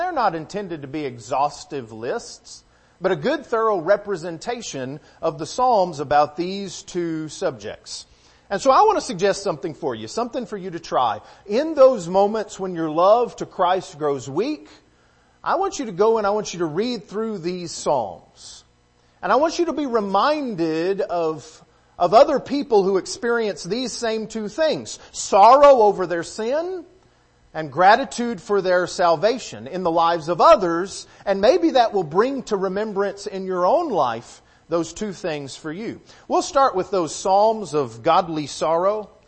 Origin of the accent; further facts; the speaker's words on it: Lubbock, Texas, United States; Y'all know that I'm from Texas. I've already said y'all a bunch of times, and you probably hear it in my voice. I grew up in West Texas, out near Lubbock.